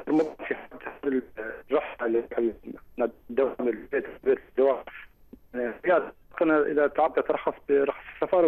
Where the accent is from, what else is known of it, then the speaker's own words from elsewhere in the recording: Oman; لأن في إحنا أقل منطقة عندنا 20 كيلو بين منطقة المنطقة بعمان.